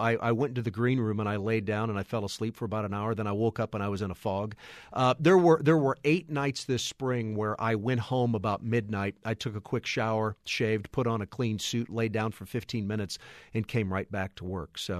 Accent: St. Louis, Missouri, United States; My brother, I'm from the St. Louis area.

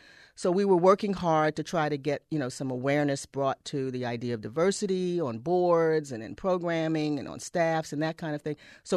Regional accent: East Coast, United States; I come from the East Coast and had, you know, a whole lot of activity, of arts activity going on.

